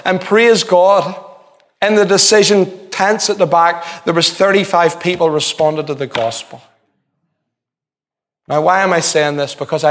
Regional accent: Belfast, Northern Ireland, United Kingdom; He said, "Where are you from?" I says, "East Belfast."

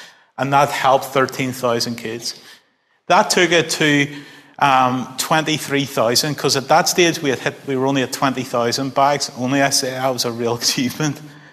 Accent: Northern Ireland, United Kingdom; for me as a Christian growing up in Northern Ireland, I grew up with this kind of sense that I had to do my best for God.

